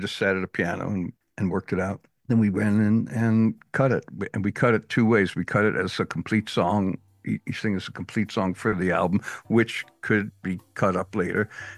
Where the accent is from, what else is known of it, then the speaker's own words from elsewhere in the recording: Detroit, Michigan, United States; In fact, we played in Detroit, my hometown. My new band played there at the Orchestra Hall.